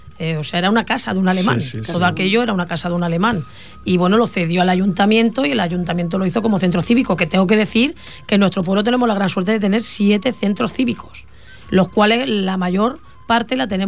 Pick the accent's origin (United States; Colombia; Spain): Spain; Santa Perpetua, Catalonia; Yo soy de la Florida también. Yo vivo en la Florida y la Florida es de Santa Perpetua.